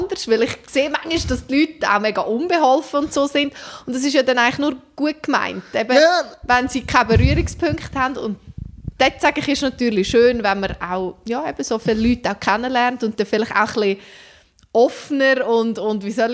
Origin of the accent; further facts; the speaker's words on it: Zug, Switzerland; Ich bin aufgewachsen direkt am Egerisee. Ich wohne immer noch dort.